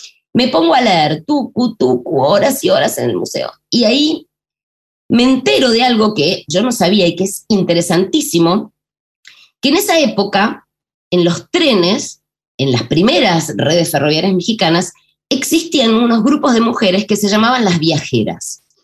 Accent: Argentina; yo soy argentina

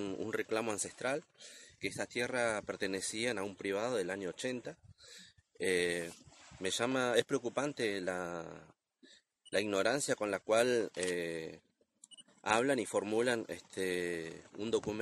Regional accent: Neuquén, Argentina; yo en mi caso vengo de la provincia de Neuquén, pertenezco a la comunidad Huincul-Nehuén y a la Confederación Mapuche Neuquina.

